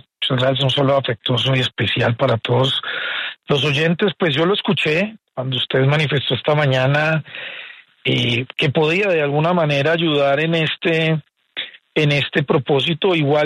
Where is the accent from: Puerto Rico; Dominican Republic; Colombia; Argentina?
Colombia; soy colombiano y soy candidato presidencial